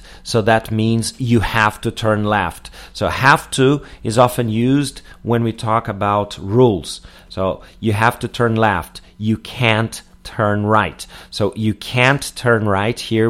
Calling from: Porto Alegre, Rio Grande do Sul, Brazil; English is a second language

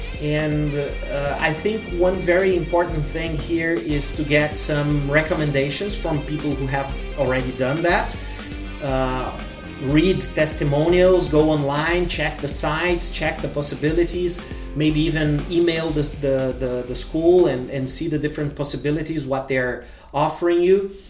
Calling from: Porto Alegre, Rio Grande do Sul, Brazil

